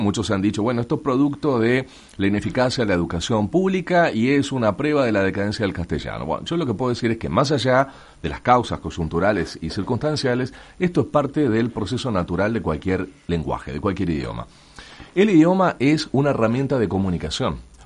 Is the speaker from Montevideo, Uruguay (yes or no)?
yes; Montevideo, Uruguay; la identidad que tenemos todos como uruguayos, por ejemplo, o como montevideanos